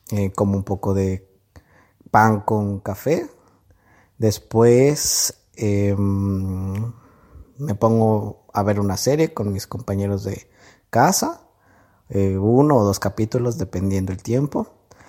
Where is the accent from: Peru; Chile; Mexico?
Mexico; soy de México